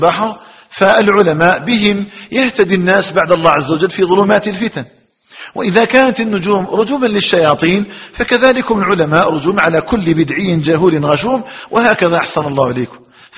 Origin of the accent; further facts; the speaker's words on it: Algeria; أن يجعل الله تعالى بلدنا الجزائر